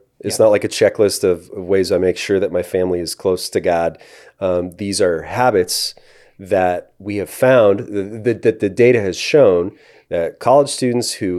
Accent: Chicago, Illinois, United States; And I immediately began to think about my dad. growing up in Chicago, watching him at the church, watching how he modeled his behavior with folks.

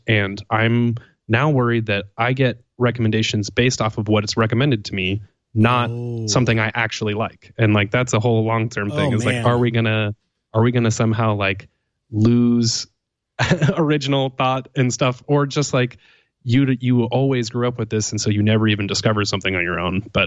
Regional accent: Portland, Oregon, United States; I'm from Portland, Oregon.

